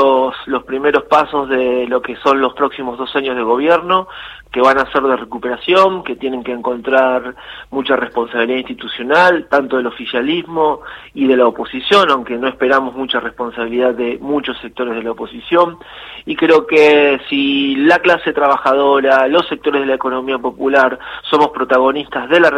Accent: Argentina; nos duele como argentinos, como gente de bien

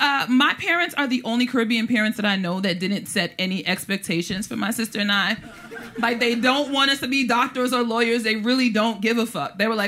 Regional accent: Brooklyn, New York, United States; You know, I live in Brooklyn. I'm from Brooklyn.

